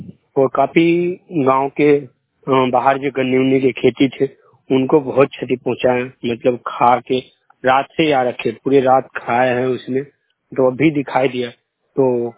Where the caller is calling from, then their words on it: Bihar, India; बिहार से और मैंने खबर लेकर आया हूँ